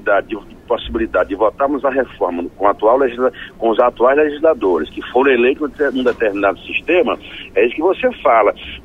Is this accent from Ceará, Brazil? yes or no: yes; Ceará, Brazil; eu vou do estado do Ceará, eu já participei de vários debates com os deputados federais lá do meu estado.